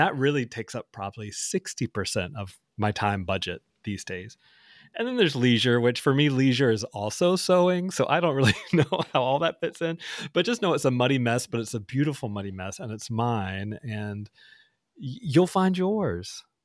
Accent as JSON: {"language": "English", "region": "North Carolina", "country": "United States", "said": "Polly from my home state of North Carolina."}